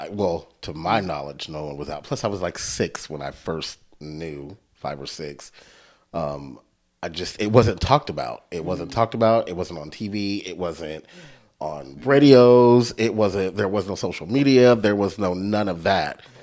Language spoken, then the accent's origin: English; El Dorado, Kansas, United States; also born or lived in Wichita; I went to here in Wichita until eighth grade. And eighth grade, I transferred and moved to El Dorado, and did eighth grade through 12th in El Dorado.